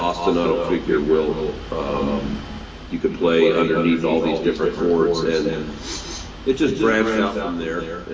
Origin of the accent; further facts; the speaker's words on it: Midwest, United States; But we're both from the Midwest, and there's definitely similarities. You know, a lot of the way that we grew up and the music we listened